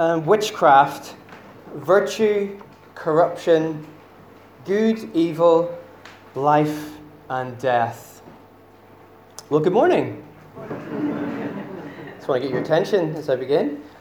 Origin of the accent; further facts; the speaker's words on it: Northern Ireland, United Kingdom; you may have noticed I'm from Northern Ireland, I know I've got a very subtle accent.